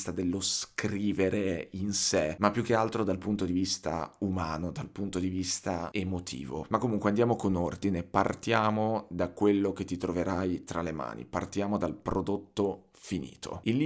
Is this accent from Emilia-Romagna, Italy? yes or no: yes; Bologna, Emilia-Romagna, Italy; qui a Bologna, nella mia città, solo perché io sono di Bologna e perché amo alla follia Bologna, amo alla follia la mia città.